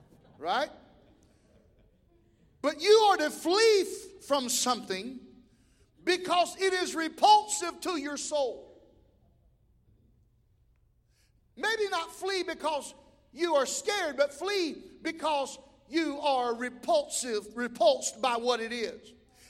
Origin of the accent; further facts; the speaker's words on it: the South, United States; Boy, I'm from the South.